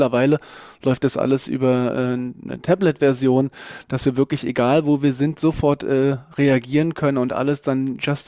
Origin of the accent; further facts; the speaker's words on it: Berlin, Germany; ich bin ein Kind des Ostens, bin in Berlin groß geworden